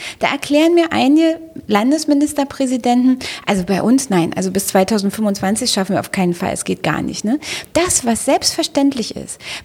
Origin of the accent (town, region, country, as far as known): Berlin, Germany